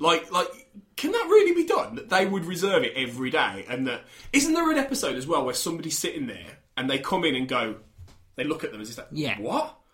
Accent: Manchester, North West England, United Kingdom; I'm from Manchester, I am, yeah.

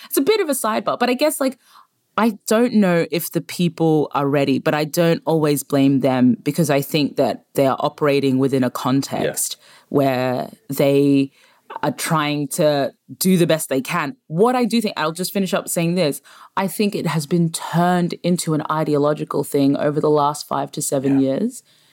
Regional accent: Queensland, Australia; growing up in Queensland

